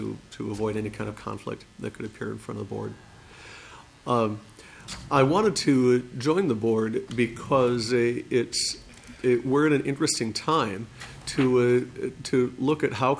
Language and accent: English; Minnesota, United States; My background is that I grew up in Minnesota. Went to Hamline University and William Mitchell Law School.